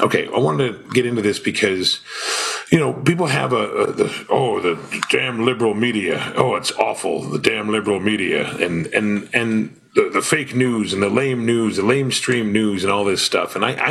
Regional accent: New Hampshire, United States; also born or lived in Rochester, New York; I grew up in Rochester, New York, and like, my formative years in New Hampshire.

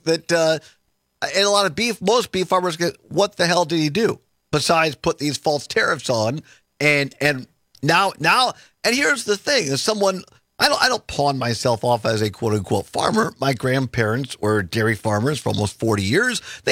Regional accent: Richland County, United States; I was in politics for a number of years. I grew up in Richland County.

